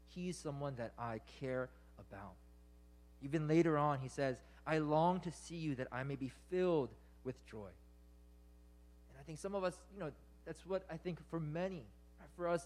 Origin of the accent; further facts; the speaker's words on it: United States; maybe particularly because we're American, it is easier for us to think of our lives in more individual terms, right?